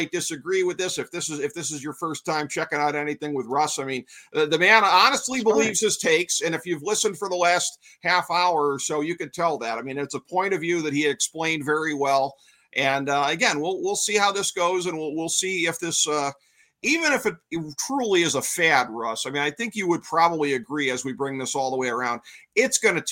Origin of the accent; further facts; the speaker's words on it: Cleveland, Ohio, United States; in my hometown of Cleveland, Ohio